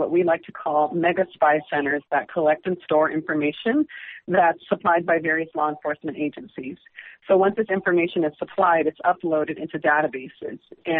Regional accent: Los Angeles, California, United States; And I'm from Los Angeles, and we house one of the largest in the country in Norwalk, California

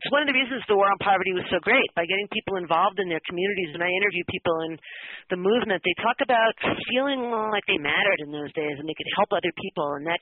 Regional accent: Brooklyn, New York, United States; And I grew up in Brooklyn, New York, and I thought I understood poverty there.

